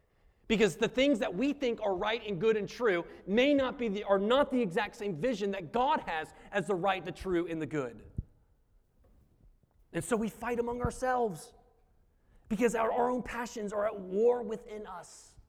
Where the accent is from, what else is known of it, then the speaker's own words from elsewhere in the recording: the South, United States; We'll be passive aggressive. We're from the South.